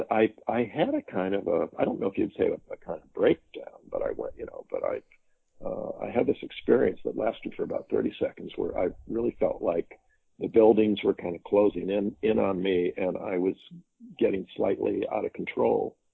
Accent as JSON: {"language": "English", "region": "Midwest", "country": "United States", "lives_now": "Europe", "said": "I'm American, a transatlantic commuter, not exactly an innocent abroad, but despite quite a few years resident in Europe, someone whose Midwestern roots show"}